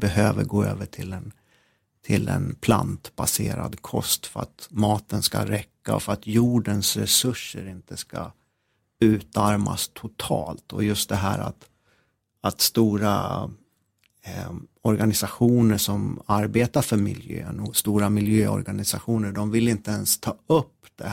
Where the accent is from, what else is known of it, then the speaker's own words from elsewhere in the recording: Gävle, Gävleborg County, Sweden; Jag är uppväxt i Gävle. Det är en stad som ligger 18 mil norr om Stockholm. Ganska fin stad, en kuststad. Och ganska, en sån stad som har, kan de ha kanske runt 100 000 invånare.